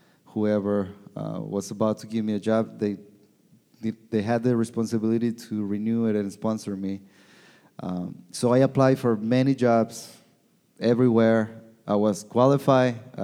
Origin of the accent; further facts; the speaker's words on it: Mexicali, Baja California, Mexico; I grew up in Mexicali, Mexico. So that's Baja California. It's a border town with California, with Calexico, California, and that's where I grew up. I'm the youngest of three. I grew up in the midst of a lot of poverty